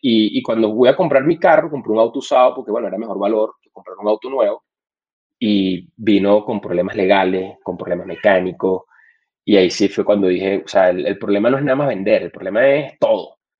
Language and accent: Spanish; Colombia; moved away as an adult; now in Mexico; yo me fui de Colombia para venirme a México